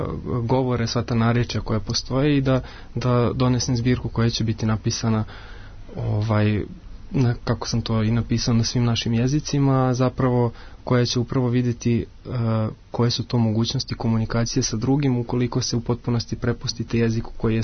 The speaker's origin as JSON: {"language": "Serbian", "country": "Bosnia & Herzegovina", "tie": "born or raised there", "said": "s obzirom da sam odrastao u Bosni, otac mi iz Hrvatske, majka iz Srbije, studirao u Beogradu"}